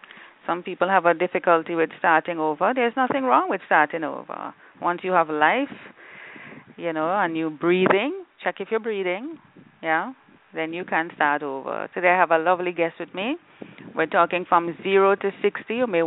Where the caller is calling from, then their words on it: Jamaica; I'm broadcasting from Jamaica, and we have the fastest man in the world, Usain Bolt.